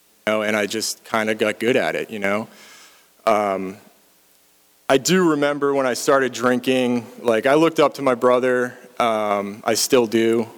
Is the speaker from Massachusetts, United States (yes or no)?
yes; Massachusetts, United States; But I grew up in Massachusetts. I had a good upbringing, you could say.